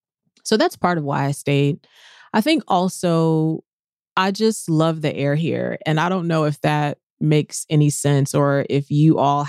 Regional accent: the South, United States; I think I am a person born and bred in the South and from Southern people.

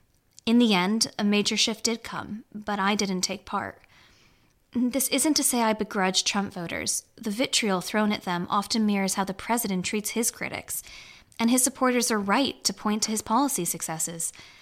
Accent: United States; moved away as an adult; now in London, United Kingdom; I've never felt further away from my home country than I did this summer. Sitting in my London flat during lockdown, watching on TV, as the divisions that had been stoked in American society for years reach breaking point.

